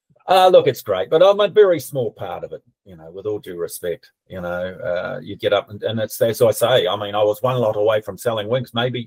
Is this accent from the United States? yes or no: no; South Africa; accent: South African; excuse my South African accent